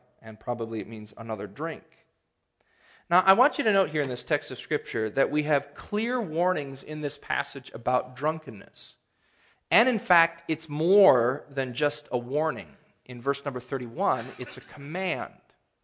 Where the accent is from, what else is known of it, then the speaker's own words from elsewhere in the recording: Wisconsin, United States; I grew up in Wisconsin. My favorite team is called the Brewers for a reason, okay?